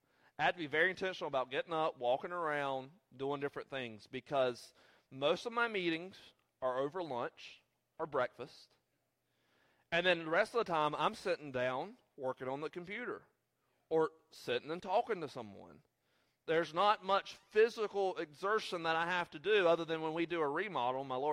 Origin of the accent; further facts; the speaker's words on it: the South, United States; just because I'm nice and I'm from the South, we do allow sweet tea.